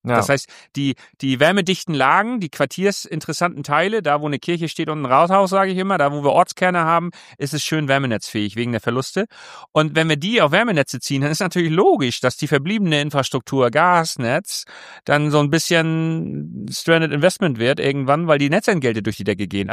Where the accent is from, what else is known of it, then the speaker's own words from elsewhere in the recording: Schleswig-Holstein, Germany; Wir sind das ja als Schleswig-Holsteiner gewohnt